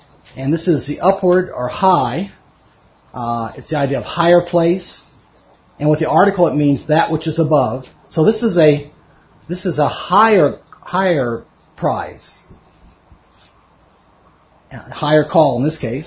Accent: Miami, Florida, United States; So this is, I grew up in Miami, Florida.

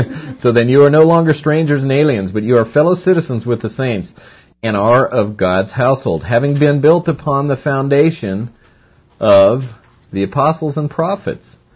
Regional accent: Littleton, United States; The house I grew up in Littleton, old farmhouse built in 1889. And, I spent, 10 or 12 years there, 10 years maybe. That was where I was born and raised.

